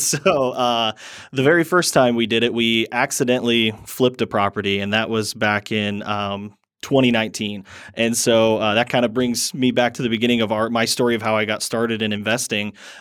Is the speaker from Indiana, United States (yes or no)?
yes; Fort Wayne, Indiana, United States; I am from Fort Wayne, Indiana, but my wife and I, we've been traveling around the past 8 months or so.